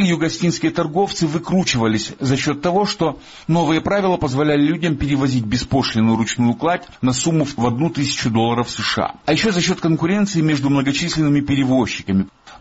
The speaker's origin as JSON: {"language": "Russian", "region": "Karachay-Cherkessia", "country": "Russia", "said": "Например, я из Карачаева-Черкесии."}